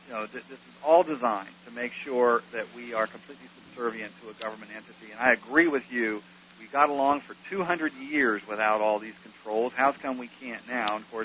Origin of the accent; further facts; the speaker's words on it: Newark, Ohio, United States; David, I'm from Newark, Ohio.